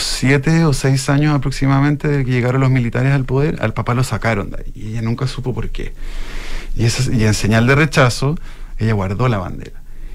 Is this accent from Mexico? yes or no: no; Chile; Somos chilenos